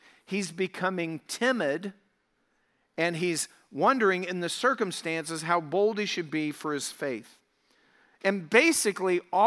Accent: Colorado, United States; But then I moved to southern Colorado, what I consider my hometown.

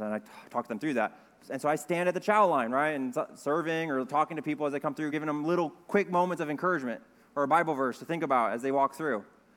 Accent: United States; my accent's terrible, right? Like, you very easily would know that I'm an American.

